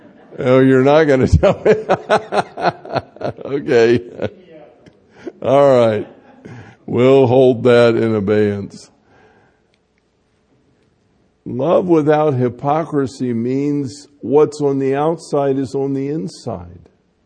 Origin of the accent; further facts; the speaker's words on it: the South, United States; I come from the South, in case you never noticed that, and my speech betrays itself.